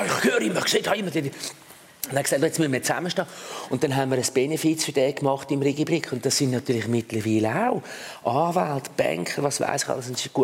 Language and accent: German; Wallisellen, Zurich, Switzerland; Ich bin in Wallisellen aufgewachsen, in einer Siedlung, wo es sehr viele Kinder hatte.